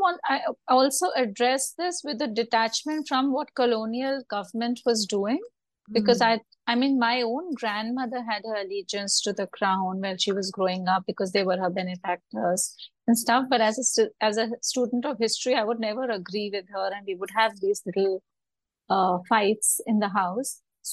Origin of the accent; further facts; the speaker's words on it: Lucknow, Uttar Pradesh, India; that I grew up in Lucknow